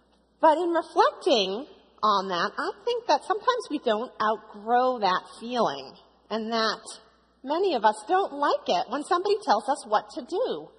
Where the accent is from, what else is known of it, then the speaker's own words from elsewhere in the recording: Boston, Massachusetts, United States; I was born and raised in Boston and have some great childhood memories of growing up in a large family.